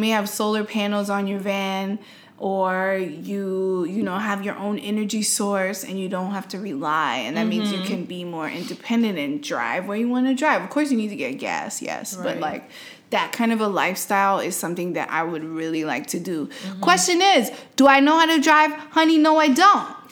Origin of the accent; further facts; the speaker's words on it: New York, United States; But, you know, I'm a New Yorker at heart.